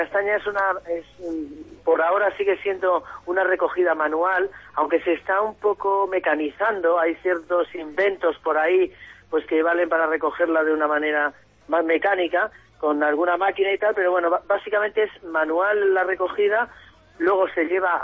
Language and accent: Spanish; Ávila, Castile and León, Spain; la zona productiva de aquí de de Ávila, que somos nosotros, Cubas del Valle, el Arenal y Casillas